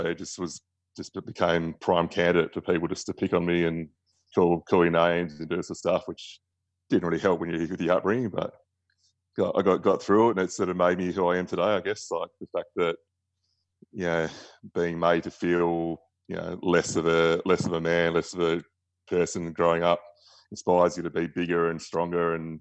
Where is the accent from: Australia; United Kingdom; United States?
Australia; Perth, Western Australia; born and raised about 15 k's north of Perth CBD. Grew up in a suburb called Kareen. My folks who live there today.